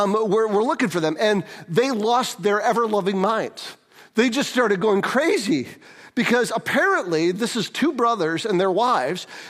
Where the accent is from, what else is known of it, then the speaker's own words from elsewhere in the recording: St. Johns, Michigan, United States; also born or lived in Detroit; I was born in Detroit and moved to St. John's when I was four. Actually, my parents live in DeWitt, still in the same house they moved into when I was four. And I went to St. John's High School, and I went to Michigan State